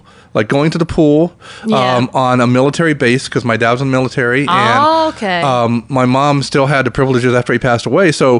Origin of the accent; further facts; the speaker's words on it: Louisiana, United States; So you're from Ohio, but I come from Louisiana.